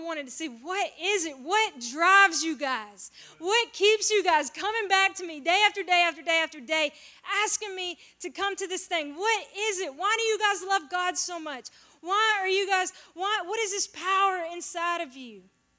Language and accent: English; the South, United States; I grew up in the South, but in a very non-religious home.